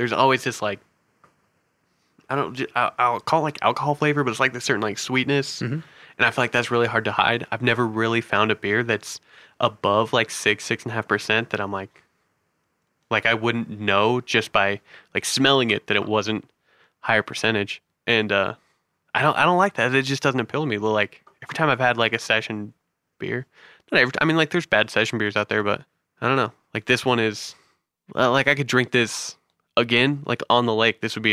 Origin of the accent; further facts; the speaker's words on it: Utah, United States; maybe it's because I'm from Utah and it's like all I've known for the most part.